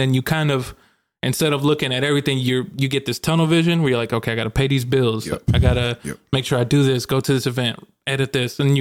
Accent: Little Rock, Arkansas, United States; So we're from Arkansas. Yeah, and so like Little Rock is like the capital. And like we performed on the River Market. And I'm like, bro, I grew up here.

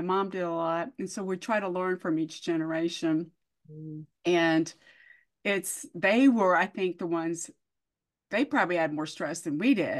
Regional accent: Columbus, Georgia, United States; And I grew up in Columbus, Georgia, which is near, I'm a military brat.

